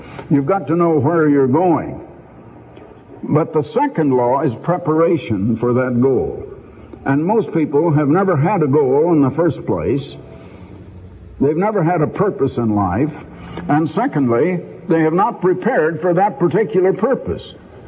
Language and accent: English; Iowa, United States; I was born and raised in Iowa, which we Iowans, we Hawkeyes, used to like to claim was the most American state of all the states.